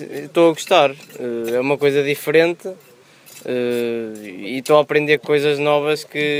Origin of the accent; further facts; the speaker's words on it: Sal Rio, Portugal; E sou de Sal Rio e também é um bocado importante para mim, sendo de Sal Rio, estar nessas escavações, porque pronto, já posso dizer que estive aqui e estive a fazer alguma coisa pelo sítio onde vivo.